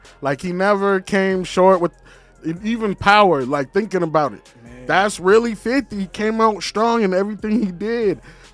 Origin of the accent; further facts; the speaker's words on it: Chicago, Illinois, United States; Man, I'm a Blaxican from Chicago. My mama black, my daddy Mexican, dog. From Chicago, though, so it's a little different flavor.